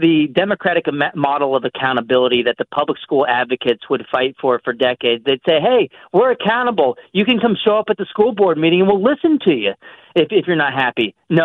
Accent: Texas, United States; in Texas, in my home state

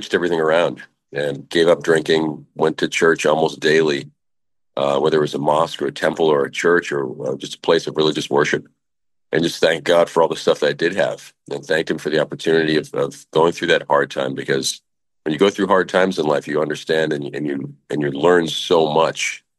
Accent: Ireland; But again, it's a good thing being Irish.

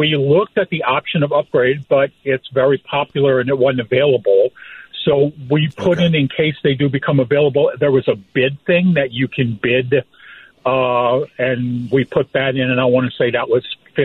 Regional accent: New Orleans, Louisiana, United States; also born or lived in Northeast US; Even though I'm from New Orleans, I lived in the Northeast. I lived outside the country, and I like trains.

